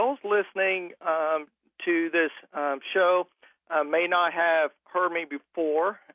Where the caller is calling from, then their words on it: Harrison, Arkansas, United States; I am calling from Harrison, Arkansas, and my father as well is from Harrison, Arkansas.